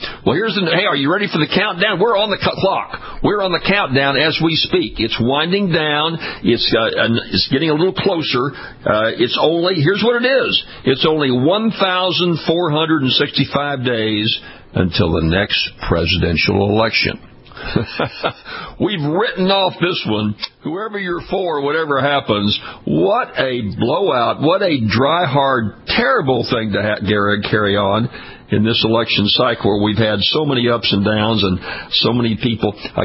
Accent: Louisiana, United States; I was a statewide elected official in my home state of Louisiana, ran 8 statewide elections

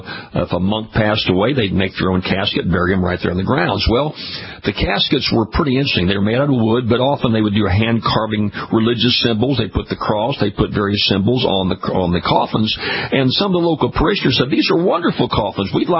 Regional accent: Louisiana, United States; It happens down in my home state of Louisiana.

